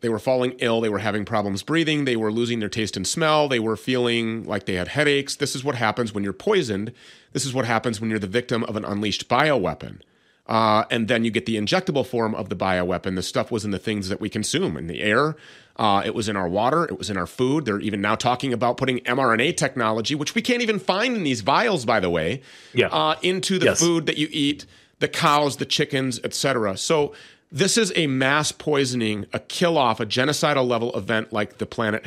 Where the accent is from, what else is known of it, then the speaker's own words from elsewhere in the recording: Minnesota, United States; It's based right here in my home state of Minnesota.